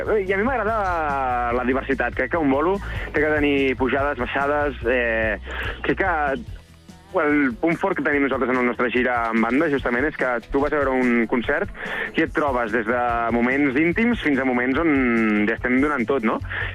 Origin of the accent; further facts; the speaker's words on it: Sabadell, Catalonia, Spain; jo sé que vinc de Sabadell, que a Vilafranca no he anat mai a tocar